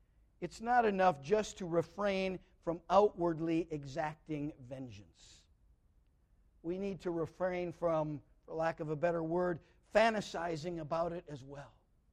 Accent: United States; I love being an American. And I love the freedoms that we have.

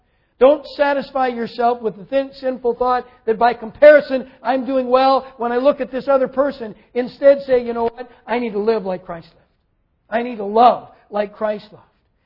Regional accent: Minnesota, United States; And you know, though I grew up in Minnesota, I had never been a particularly big hockey fan.

